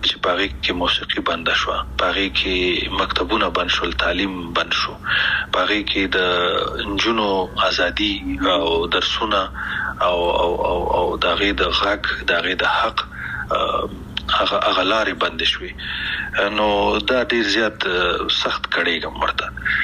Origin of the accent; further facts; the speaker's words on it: Afghanistan; مونږ کوم افغانان یو چې خپلې خپې وهو کنه؟ مونږ کوم پښتانه او پتیالی او نومیالی یو چې مونږ خپلې خپې وهو